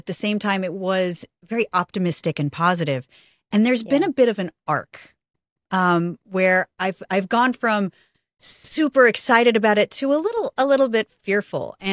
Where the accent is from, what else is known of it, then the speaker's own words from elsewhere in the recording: California, United States; I mean, I grew up in Silicon Valley and I've always been really interested in watching tech.